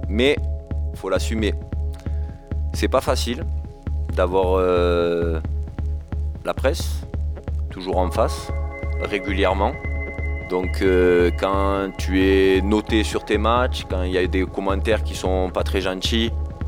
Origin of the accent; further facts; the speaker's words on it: Marseille, Provence-Alpes-Côte d'Azur, France; born there; Alors, je suis né à Marseille, donc dans un quartier, comme Moreno, qui s'appelle Saint-Antoine.